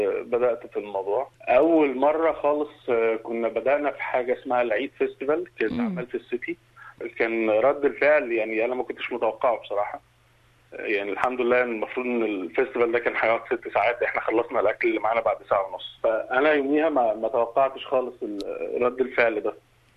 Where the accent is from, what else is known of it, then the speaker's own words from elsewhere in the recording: Egypt; now in Australia; اكل الشارع اشهر حاجه موجوده عندنا في مصر، عربيات الكشري موجوده في كل حته